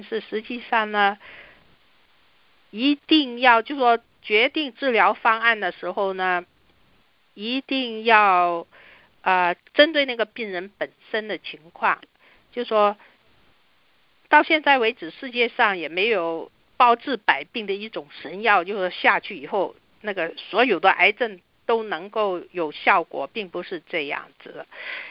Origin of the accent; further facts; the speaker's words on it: China; 就是比如说我们中国人常说的电疗还有化疗